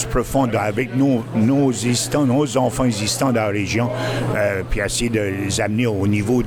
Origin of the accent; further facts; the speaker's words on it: Baie-Sainte-Anne, New Brunswick, Canada; Pour moi, je viens de Baie-Sainte-Anne